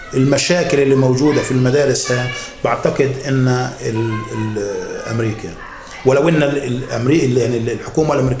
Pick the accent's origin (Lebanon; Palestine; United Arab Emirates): Palestine; بس عندنا في فلسطين ما اعتقد اذا شاف ولد في عنده كيف بيسموها موهبه يشتغلوا عليها